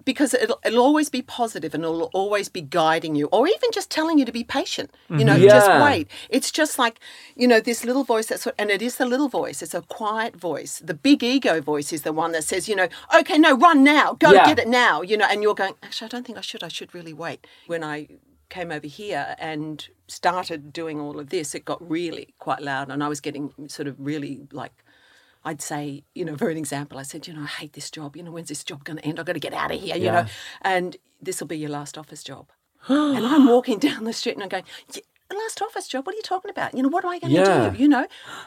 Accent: Ireland; I thought being the Irish here, we're bringing the magical unicorns.

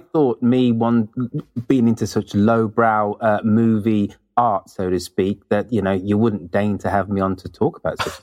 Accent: United Kingdom; Being British, in the 1970s, you're exposed to UK comics, which invariably were funny or war comics

